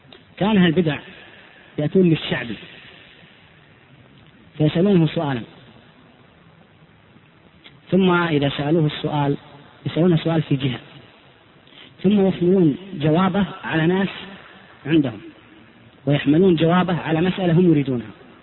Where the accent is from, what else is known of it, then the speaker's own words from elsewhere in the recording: Saudi Arabia; من عندنا بالسعودية